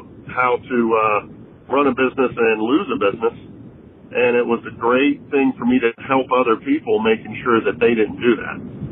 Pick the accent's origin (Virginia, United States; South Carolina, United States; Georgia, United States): Virginia, United States; Roanoke; Growing up outside of Roanoke, Virginia, my grandparents were caregivers in the sense they had they had a working farm and took care of over 30 foster children.